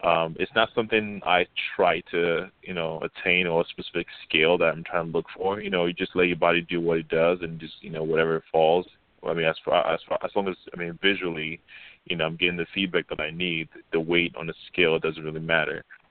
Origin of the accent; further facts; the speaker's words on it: Nigeria; now in United States; I am Nigerian. I was originally born in Nigeria, and I moved to the state with my parents when I was 2003, I believe.